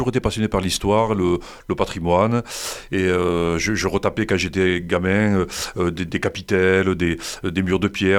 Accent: La Brossière, Occitanie, France; born or raised there; also born or lived in Montpellier

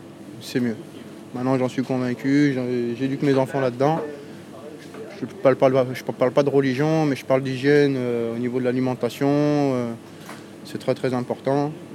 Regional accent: Lyon, Auvergne-Rhône-Alpes, France; now in Languedoc, France; je suis pas natif du Languedoc, j'ai grandi à Lyon, dans un quartier comme Plan Cabane

